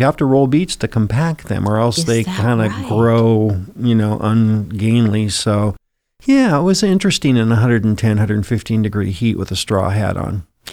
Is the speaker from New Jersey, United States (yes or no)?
no; California, United States; also born or lived in Bremerton, United States; now in Brookings, United States; Typically, what I tell people is I moved to California when I was two.